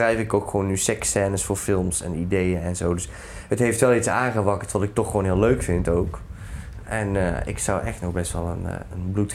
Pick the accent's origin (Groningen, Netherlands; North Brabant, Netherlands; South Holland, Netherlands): North Brabant, Netherlands; accent: Brabantian; Dus ik zet dan expres mijn extra Brabants accent op en ik kom daar en daar vandaan